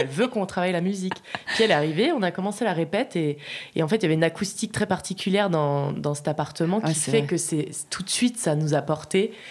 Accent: Grand Est, France; moved away as an adult; Donc, très jeune, dès 18 ans, j'ai quitté l'Alsace pour la montagne. Et j'ai atterri dans le Briançonnais que j'adore.

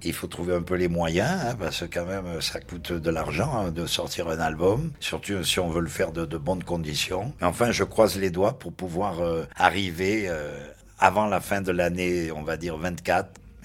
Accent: Marseille, Provence-Alpes-Côte d'Azur, France; born or raised there

